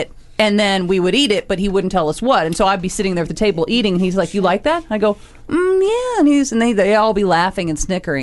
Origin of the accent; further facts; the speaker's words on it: Indiana, United States; When I was a kid, we grew up in Indiana, and you ate whatever you found.